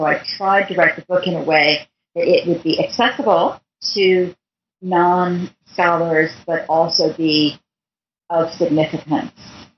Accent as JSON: {"language": "English", "town": "Denver", "region": "Colorado", "country": "United States", "tie": "born or raised there", "said": "I grew up in Denver, Colorado, and I went to Colorado College, where I got a BA in philosophy."}